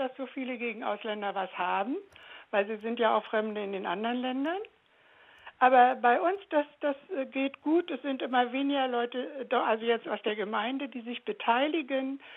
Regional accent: Berlin, Germany; now in Lübeck, Germany; Ich bin Berlinerin, lebe seit 11 Jahren in Lübeck, in Schlutup, das ist ein Ortsteil von Lübeck.

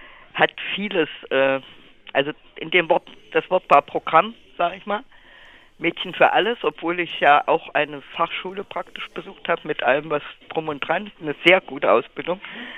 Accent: Jena, Thuringia, Germany; wir kommen aus Jena und ich bin jetzt in Eisenach gelandet, weil da die meisten Enkel waren und drei meiner Kinder.

